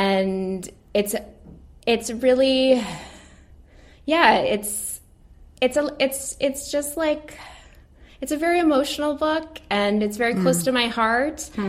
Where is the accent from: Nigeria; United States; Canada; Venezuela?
Canada; Barry's Bay, Ontario; also born or lived in Toronto / Australia; I was born in Toronto, but my parents had a cottage in Barry's Bay when I was born in Toronto. Then we moved to Australia